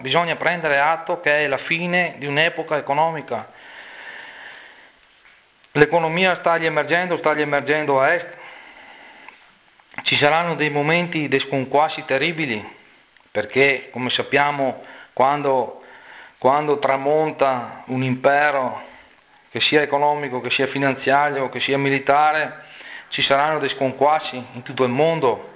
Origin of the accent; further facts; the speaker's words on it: Veneto, Italy; noi come veneti abbiamo perso la nostra dignità.